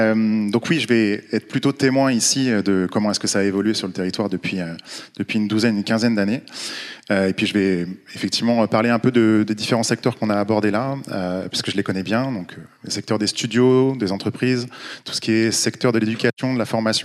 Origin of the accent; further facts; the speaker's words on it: Lannion, Brittany, France; moi je suis breton, je viens de Lannion en Bretagne-Nord.